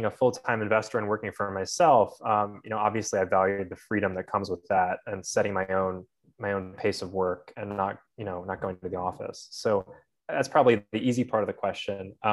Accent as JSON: {"language": "English", "country": "United States", "said": "Well, you know, the funny thing is that I still love Canada. I'm an American."}